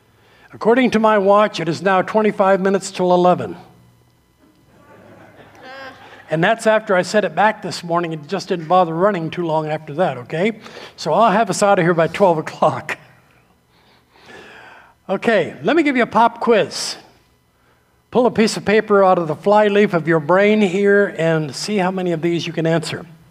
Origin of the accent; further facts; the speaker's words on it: Massachusetts, United States; I grew up in Massachusetts, that's why I say that, yes.